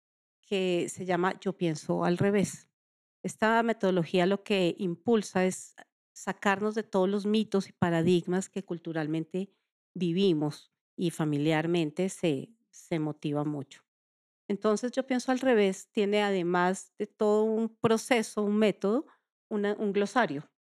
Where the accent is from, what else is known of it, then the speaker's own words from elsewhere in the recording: Colombia; una mujer colombiana, una mujer que ama socializar